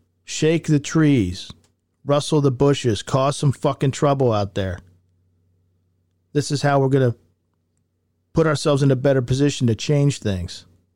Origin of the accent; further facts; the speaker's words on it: Ireland; Except I'm Irish, so I apologize, but I'm Irish.